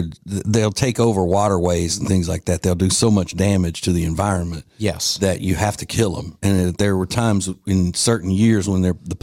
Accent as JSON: {"language": "English", "region": "Louisiana", "country": "United States", "tie": "born or raised there", "said": "Where I grew up in North Louisiana."}